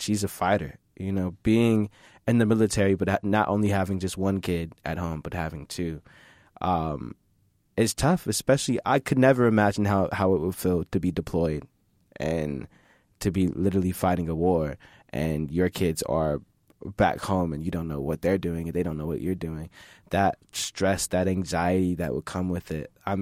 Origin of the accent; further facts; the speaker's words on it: Fort Stewart, Georgia, United States; born there; also born or lived in Heidelberg, Germany; So as far as I remember, I lived in Fort Campbell, Kentucky. For a good amount. I was born in Fort Stewart, Georgia. I moved overseas to Germany.